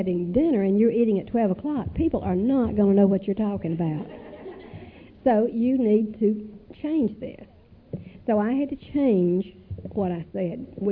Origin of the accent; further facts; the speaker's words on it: Greer, South Carolina, United States; I grew up in Greer, South Carolina. Everybody was a Democrat, or at least my father was a Democrat.